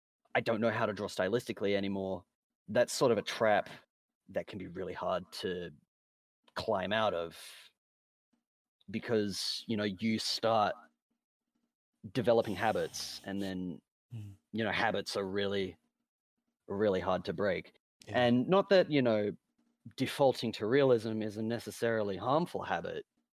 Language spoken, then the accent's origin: English; Australia; It's like, I'm an Australian dude.